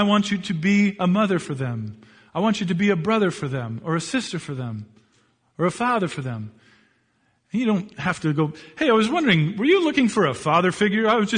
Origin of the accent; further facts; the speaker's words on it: Hamilton, Ontario, Canada; moved away as an adult; now in Camrose, Canada; When I went to Gardner, I moved from Hamilton, Ontario, out here to Camrose